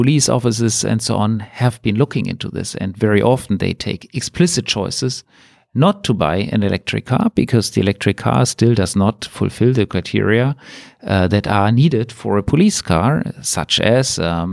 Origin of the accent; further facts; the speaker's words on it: Germany; English is a second language; from Germany